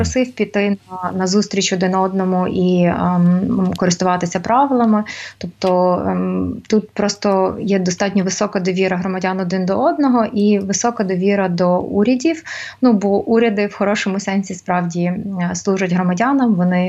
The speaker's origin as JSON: {"language": "Ukrainian", "town": "Lviv", "region": "Lviv Oblast", "country": "Ukraine", "said": "Звичайно, що я, напевно, по-перше, як львів'янка, по-друге, як..."}